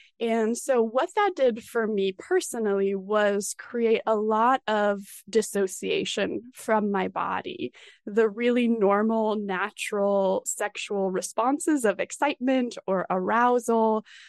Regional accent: Colorado Springs, Colorado, United States; So I grew up in Colorado Springs.

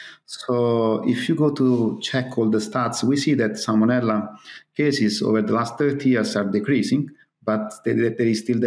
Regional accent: Italy; English is a second language; now in United Kingdom; The only difference is that I'm originally from Italy, and I was not expecting me to move to UK and to be a poultry vet in UK rather than in Italy.

